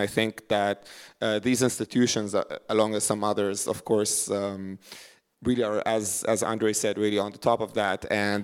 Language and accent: English; Jerusalem, Jerusalem District, Israel; for me before growing up in Jerusalem, Israel, I didn't really speak to anybody who's Arabic before, who spoke Arabic.